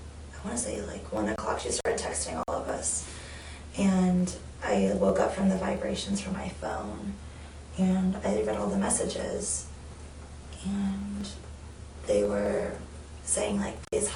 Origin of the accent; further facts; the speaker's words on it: St. Louis, Missouri, United States; I'm originally from St. Louis.